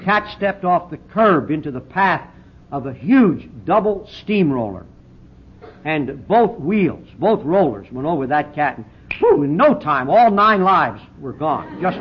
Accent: Pennsylvania, United States; born there; I was born in Lancaster County, Pennsylvania, among the Amish Mennonite Dutch people.

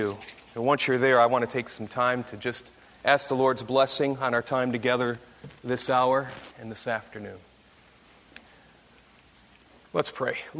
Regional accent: Michigan, United States; He's still upset that I said I'm from Michigan.

